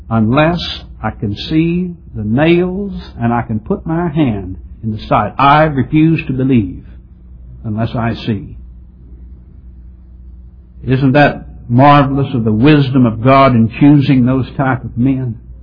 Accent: Missouri, United States; they were men from my home state, Missouri.

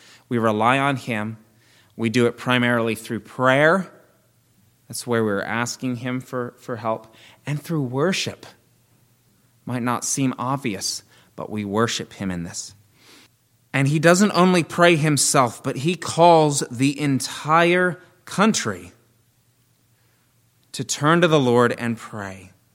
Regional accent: Damascus, Maryland, United States; I grew up in Damascus, Maryland. That's about 30 to 35 miles away from Washington, D.C., our nation's capital.

